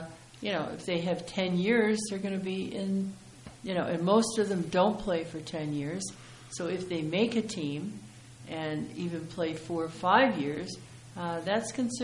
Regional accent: Milwaukee, Wisconsin, United States; growing up in the Midwest, you know, we skated on ponds.

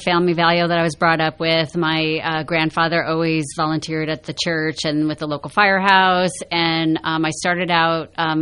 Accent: Iowa, United States; born there; also born or lived in California; Yeah, well, I was born in Iowa. I've lived in 8 different states. So we moved most recently from California, been here 10 years, but I've lived all over.

